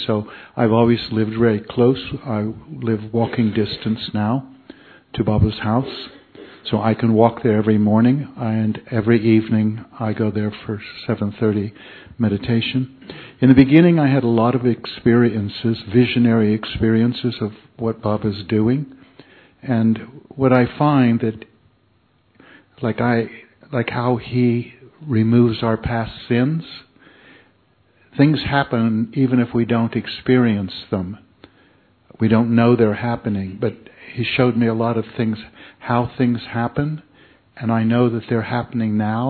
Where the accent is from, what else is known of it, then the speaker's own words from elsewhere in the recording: Amsterdam, North Holland, Netherlands; I am from Amsterdam, Holland.